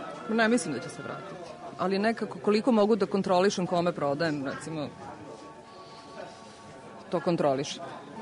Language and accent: Serbian; Šabac, Mačva District, Serbia; born there; slikar. Rođena sam u Šapcu. Ne osjećam se ni Beograđankom, ni Šapčankom.